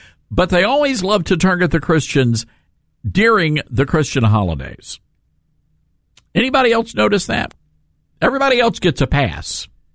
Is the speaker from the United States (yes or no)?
yes; the South, United States; And look, I'm from the South. I'm a Southerner. You could say I'm a redneck.